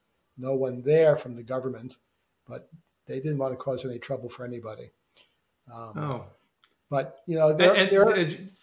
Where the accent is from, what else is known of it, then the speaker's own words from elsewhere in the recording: United States; I'm actually American.